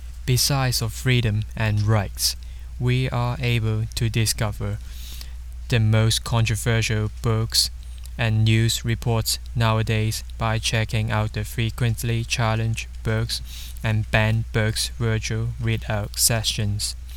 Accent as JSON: {"language": "English", "country": "Hong Kong", "second_language": "English", "said": "Hello everyone … I am from Hong Kong, China."}